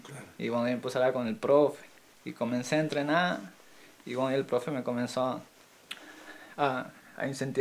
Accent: Salta, Argentina; en el norte, en Salta, porque soy de Salta.

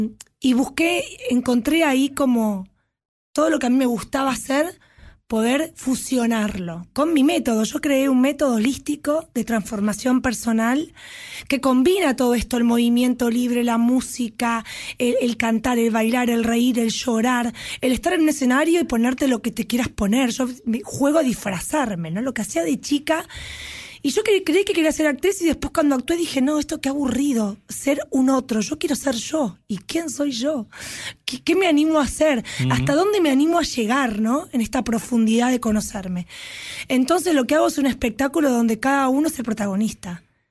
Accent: Buenos Aires, Argentina; Yo vengo del barrio de Saavedra.

